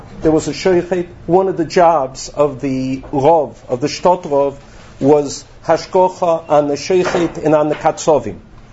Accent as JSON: {"language": "English", "town": "Boston", "region": "Massachusetts", "country": "United States", "tie": "born or raised there", "said": "When I grew up 40 years ago, there was still Schlachthäuser near the city. I grew up in Boston."}